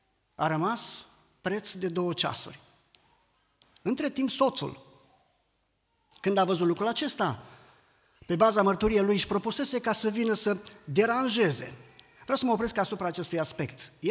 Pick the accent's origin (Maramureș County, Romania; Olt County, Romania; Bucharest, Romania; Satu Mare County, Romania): Olt County, Romania; Vin din Olt, o zonă care, așa cum este, oameni cu diferite probleme, cu diferite situații